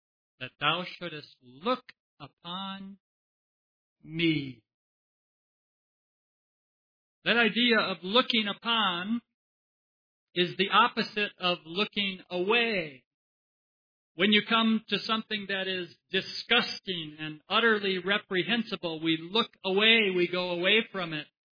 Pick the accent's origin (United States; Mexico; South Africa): Mexico; I grew up in Mexico, and I've seen a few dead dogs.